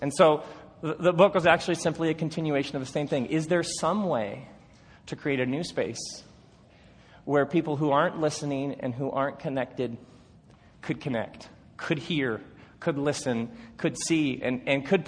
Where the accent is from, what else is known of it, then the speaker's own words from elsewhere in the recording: Grand Rapids, Michigan, United States; no, I'm a pastor from Grand Rapids, but I want you to book me in that club